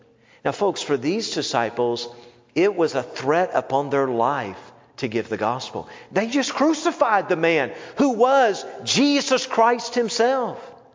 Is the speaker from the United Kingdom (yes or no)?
no; Southern United States, United States; I grew up in the South where Easter Sunday historically has been a day where, boy, people dress up.